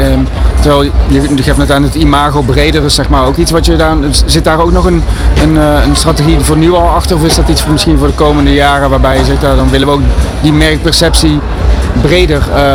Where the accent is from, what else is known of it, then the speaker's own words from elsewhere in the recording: Eindhoven, North Brabant, Netherlands; Als Eindhovenaar is dat volgens mij niet per se iets vanuit de Randstad.